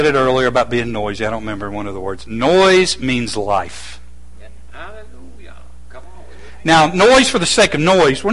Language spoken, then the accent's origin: English; Southern United States, United States; as a male, as an American, as a Southern boy, I would battle with embarrassment.